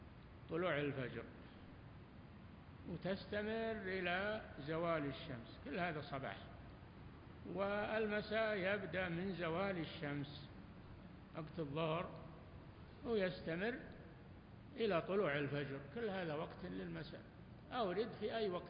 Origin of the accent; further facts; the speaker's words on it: Taif, Makkah Province, Saudi Arabia; اسأل أهل الطائف، أنا من من أهل الطائف.